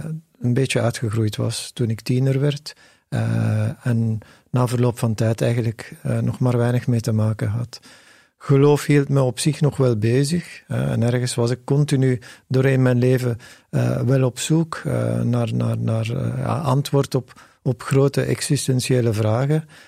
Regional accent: Leuven, Flemish Brabant, Belgium; In Leuven, en zelf ben ik ook geboren en getogen in Leuven, dus het is eigenlijk een thuismatch.

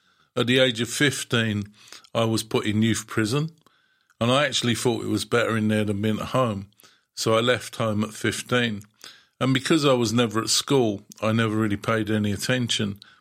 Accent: London, United Kingdom; So I was brought up in London, in the East End of London. And I was baptized a Catholic, but I was never brought up as a Catholic. So I never went to Catholic school, I never went to church.

